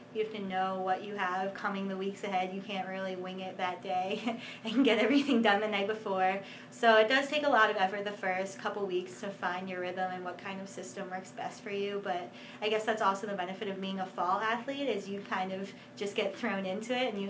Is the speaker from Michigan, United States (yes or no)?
no; Philadelphia, Pennsylvania, United States; And it was fortunate that I'm from the Philadelphia area because there are a lot of really great schools in this area.